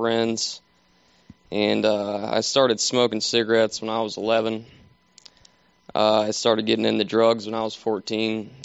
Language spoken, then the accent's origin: English; Markle, Indiana, United States; I'm from Markle, Indiana, and I was raised in a Christian home.